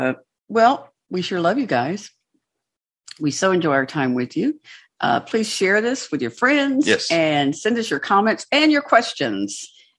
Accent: the South, United States; I'm from the South.

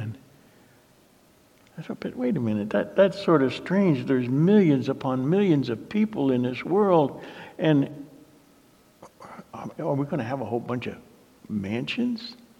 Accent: New Jersey, United States; also born or lived in Pennsylvania; I remember growing up in New Jersey and Pennsylvania.

